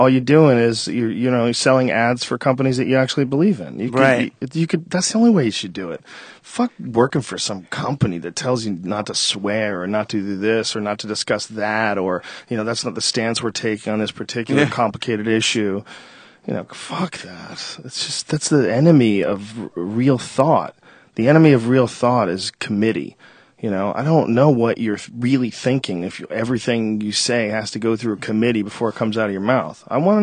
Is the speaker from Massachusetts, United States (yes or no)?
yes; Boston, Massachusetts, United States; You know, like when I grew up in Boston, it was Charles Lacordaire.